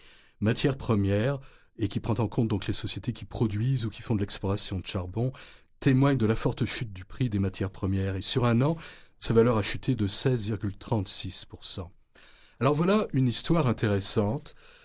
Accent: Quebec, Canada; Il est légitime qu'en tant que Québécois, on s'interroge.

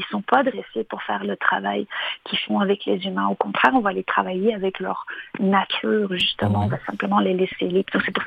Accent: Belgium; born there; vous l'entendez à l'accent, je suis pas née ici non plus, là, je suis née en Belgique

